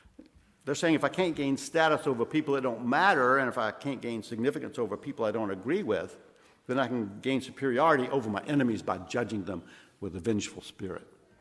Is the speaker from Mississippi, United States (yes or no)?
yes; Columbia, Mississippi, United States; also born or lived in Kosciusko; I was born in Kosciuszko, Mississippi, raised in Columbia here.